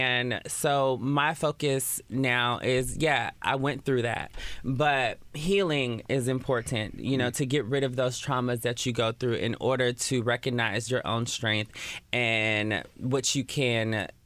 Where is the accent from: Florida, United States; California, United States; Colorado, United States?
California, United States; Oakland; But yeah, so growing up in Oakland was very hard